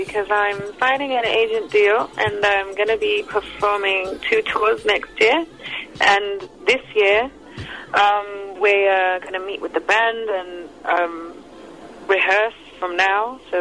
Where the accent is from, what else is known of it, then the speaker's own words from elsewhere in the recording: London, United Kingdom; moved away; also born or lived in Trinidad; London, and then I spent time living in Trinidad, and then I moved here 8 years ago.